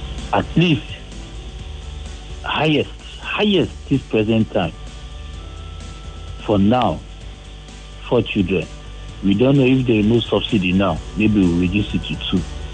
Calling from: Apapa, Lagos, Nigeria; I'm coming from Apapa.

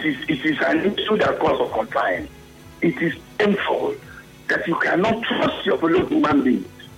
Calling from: Port Harcourt, Rivers, Nigeria; Yeah, I'm calling from Arumakwu, Port Harcourt.

